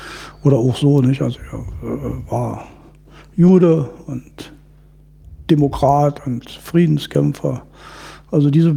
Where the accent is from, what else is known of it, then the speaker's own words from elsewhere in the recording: Germany; Also ich bin in der DDR groß geworden